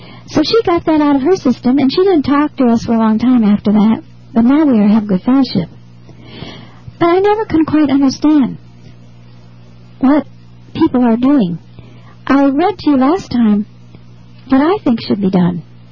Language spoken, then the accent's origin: English; Ohio, United States; She was a girl from my home state of Ohio.